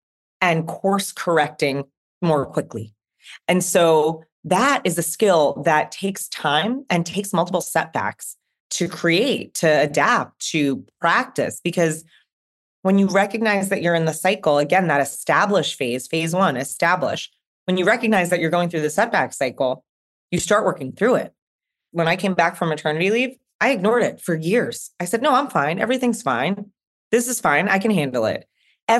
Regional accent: New York, United States; I'm from Long Island, and not like the super nice part.

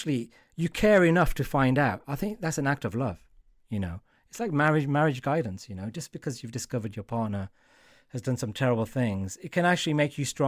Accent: Wolverhampton, West Midlands, United Kingdom; I mean, I know, I'm from Wolverhampton. I know these people.

